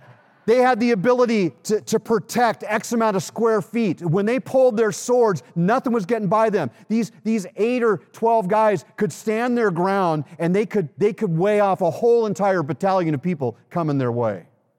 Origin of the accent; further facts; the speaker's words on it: Los Angeles, California, United States; now in Ohio, United States; I'm from Los Angeles. I've been in violent earthquakes, all right?